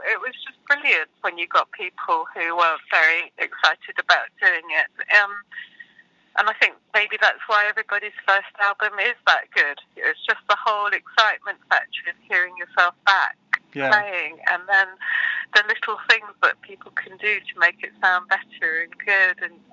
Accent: Edgware, London, United Kingdom; I grew up in Edgware.

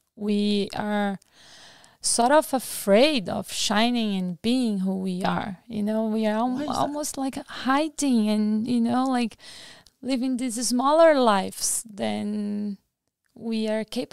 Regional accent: Brazil; English is a second language; I think there is a point here because I'm from Brazil, right?

